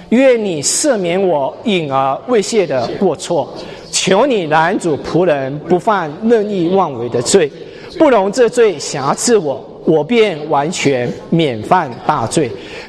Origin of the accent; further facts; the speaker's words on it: Taiwan; moved away as an adult; now in United States; 我们那时候我从台湾来到这边的读研究所